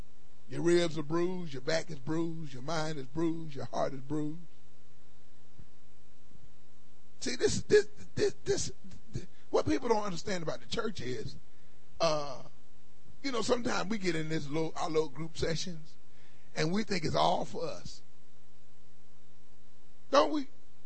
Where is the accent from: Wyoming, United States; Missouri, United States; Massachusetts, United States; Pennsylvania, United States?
Pennsylvania, United States; Philadelphia; now I come from Philadelphia.